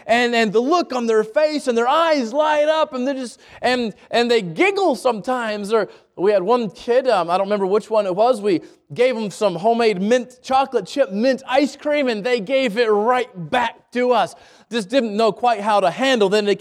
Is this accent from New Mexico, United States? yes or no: yes; New Mexico, United States; I would call it a lake because I'm from New Mexico.